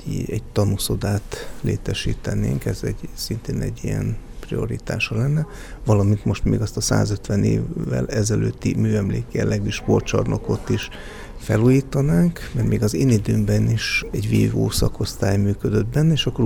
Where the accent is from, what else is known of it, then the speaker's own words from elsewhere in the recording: Sátoraljaújhely, Borsod-Abaúj-Zemplén, Hungary; Itt születtem, Sátoraljaújhelyen, itt éltem a gyerekkoromat, itt jártam az általános iskolát, itt voltak a barátaim, a rokonaim, a szüleim, a nagyszüleim.